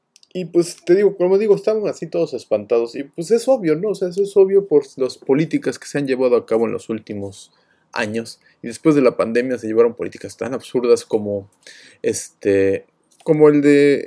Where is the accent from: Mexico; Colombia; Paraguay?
Mexico; moved away as an adult; teníamos que sacar visas siendo mexicanos